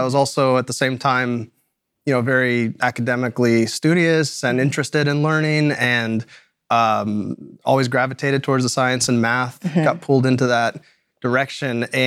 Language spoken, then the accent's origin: English; New Mexico, United States; So I did grow up very rural. I would say extremely rural in this, on a cattle ranch in New Mexico.